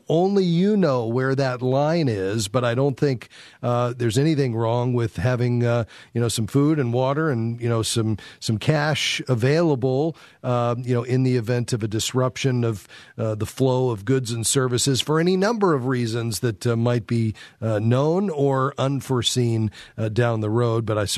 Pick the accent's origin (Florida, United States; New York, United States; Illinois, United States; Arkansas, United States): Florida, United States; I'm from South Florida where we had hurricanes and we did that regularly.